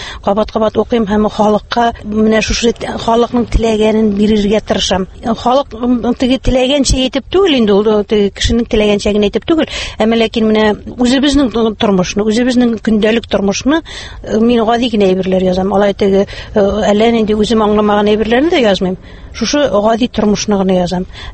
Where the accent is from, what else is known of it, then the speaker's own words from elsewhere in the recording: Bashkortostan, Russia; now in Naberezhnye Chelny, Russia; Мин үземнең тумышым белән Башкортстаннан, Учалы районы Ахунавыннан, мин 78 елны шушы КамАЗ төзелешенә килдем һәм шушында мөслим җигитенә кияүгә чыгып, шушында тормыш корып, хәзерге көндә дә шушы Чаллы шәһәрендә яшим.